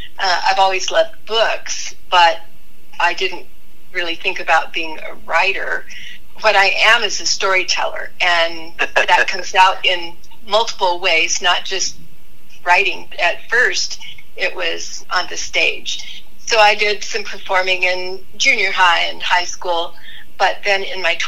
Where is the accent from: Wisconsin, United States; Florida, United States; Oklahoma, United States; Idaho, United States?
Idaho, United States; Boise; And, of course, where I grew up here in Boise, Idaho, you can just go out in the desert